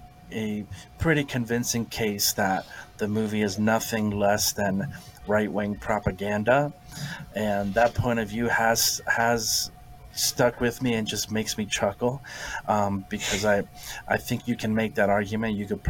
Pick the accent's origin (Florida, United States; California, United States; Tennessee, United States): Florida, United States; we are from the geographic South. We're not from the deep South, but we're from Florida